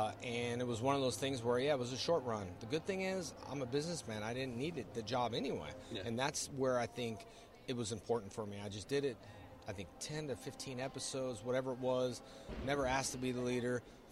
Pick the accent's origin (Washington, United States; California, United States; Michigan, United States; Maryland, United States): California, United States; Well, I grew up in California.